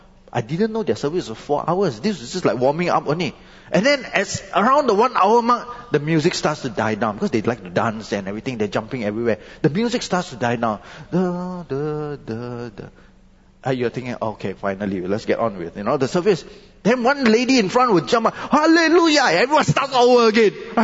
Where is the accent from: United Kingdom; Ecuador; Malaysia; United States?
Malaysia; See, I understand this because I came from Malaysia. Right? I've seen what Malaysia is like.